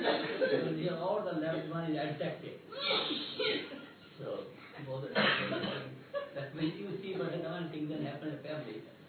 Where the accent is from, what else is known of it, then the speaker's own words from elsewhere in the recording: India; English is a second language; now in Australia; When we are from India, we really know people.